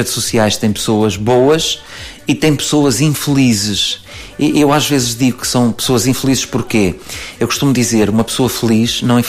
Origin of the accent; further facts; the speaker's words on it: Felgueiras, Porto, Portugal; Então fui trabalhar na minha terra, que é Felgueiras, não é assim tão longe quanto isso